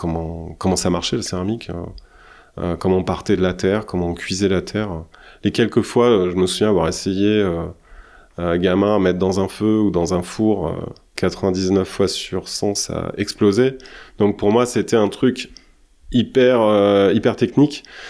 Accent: Bourgogne-Franche-Comté, France; Après, moi, je viens de Bourgogne, et plus précisément de la Nièvre.

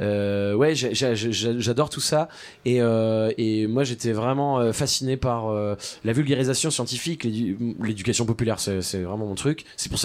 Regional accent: Dunkirk, Hauts-de-France, France; born there; Je suis né à Dunkerque, au milieu des usines.

